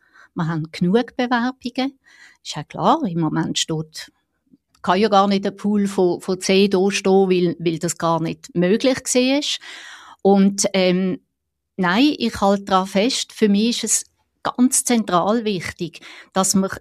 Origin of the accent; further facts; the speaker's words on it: Basel, Basel-Stadt, Switzerland; born there; Jetzt, ich bin in Basel geboren, meine Mama ist Basler und mein Vater war Ausländer.